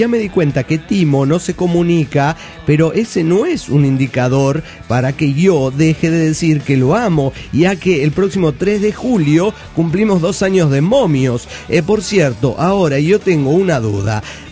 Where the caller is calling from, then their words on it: Montreal, Quebec, Canada; de Montreal, Canadá.